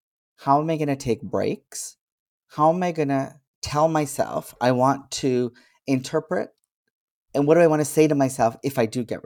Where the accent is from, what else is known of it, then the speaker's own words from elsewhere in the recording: Canada; born there; I was born in Canada, I speak a certain way